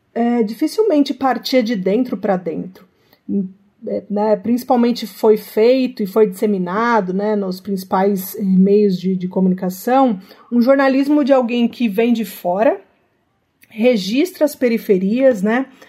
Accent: São Paulo, Brazil; Sou de São Paulo, cidade de São Paulo. Quando eu nasci, eu morava ali numa rua que agora virou Avenida Laguna, Travessa da João Dias, Avenida João Dias, Zona Sul de São Paulo. Morava na casa de aluguel

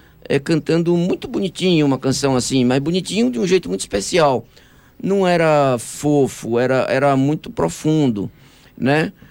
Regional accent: Paraíba, Brazil; Eu falei, isso é Paraíba. Uhum. É minha terra.

